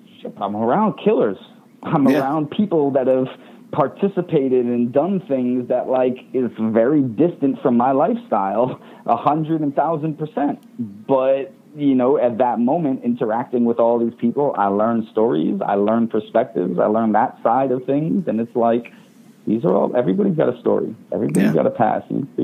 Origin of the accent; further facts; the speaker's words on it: Maryland, United States; I grew up in the suburbs. I grew up in Maryland, outside of D.C., in, you know, a nice, what seems like a nice affluent neighborhood, but it certainly wasn't an all-white neighborhood, right?